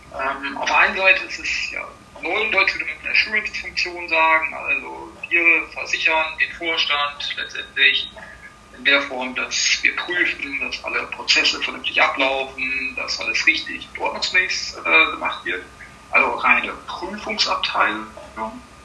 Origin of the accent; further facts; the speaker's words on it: Vechta, Lower Saxony, Germany; ich komme aus Vechta, bin verheiratet, habe zwei Töchter, 37 Jahre alt bin ich.